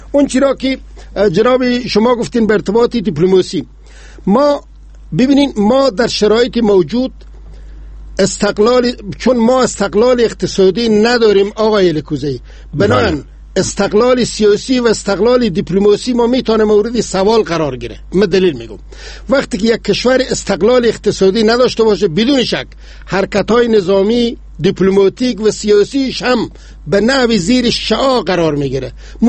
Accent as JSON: {"language": "Persian", "country": "Afghanistan", "said": "ما افغانیم، مسلمانیم"}